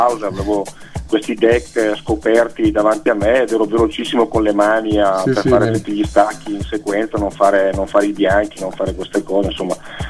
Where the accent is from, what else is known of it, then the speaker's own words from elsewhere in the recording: Brescia, Lombardy, Italy; Io sono di Brescia